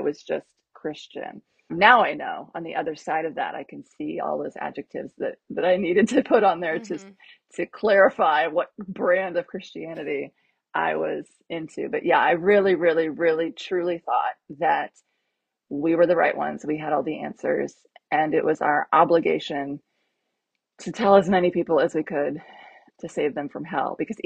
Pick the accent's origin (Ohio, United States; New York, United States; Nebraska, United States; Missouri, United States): Ohio, United States; born there; I was born on Halloween 1975 in Ohio